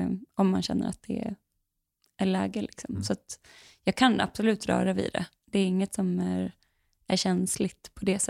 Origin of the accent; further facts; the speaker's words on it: Dalarna County, Sweden; Alltså sommaren 2016 så var jag hemma i Dalarna.